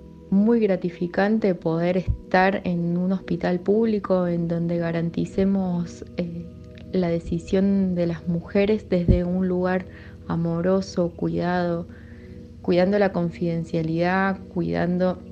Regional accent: Córdoba, Argentina; Yo vengo de la provincia de Córdoba, que es una provincia con una presencia de grupos antiderechos muy importante

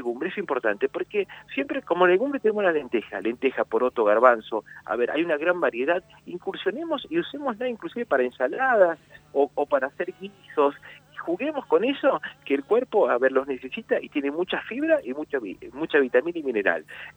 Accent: Argentina; nos hace identificar como argentinos

